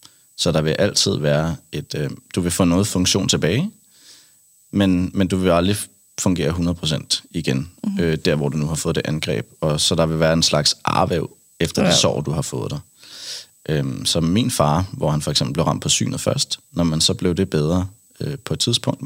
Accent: Kattinge, Zealand, Denmark; Jamen, jeg er fra en lille by ude fra Roskilde. Mm. 10 km væk, en lille landsby, der hedder Kattinge.

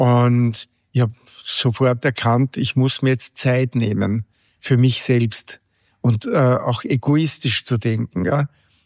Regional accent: Linz, Upper Austria, Austria; ich bin ja Linzer

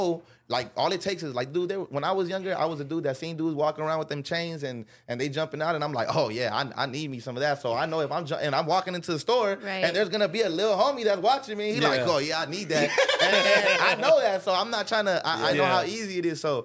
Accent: Westmont, California, United States; I'm from South Central Los Angeles. I'm from Westmont. You know what I'm saying? The double.

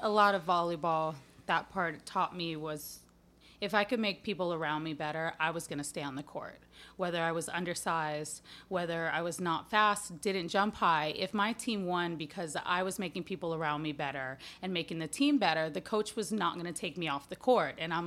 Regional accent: Honolulu, Hawaii, United States; fortunate enough to be born and raised in Honolulu, Hawaii.

